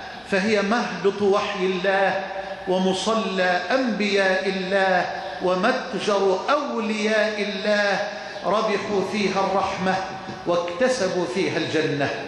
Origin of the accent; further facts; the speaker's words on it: Egypt; اللهم اجعل بلدنا مصر واحة للأمن والأمان